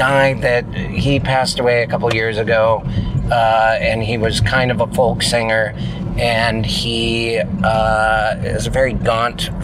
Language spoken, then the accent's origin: English; Montana, United States; I mean, I think back to growing up in Montana, we would drive to ski areas with snowboards bungee corded to the top of the car.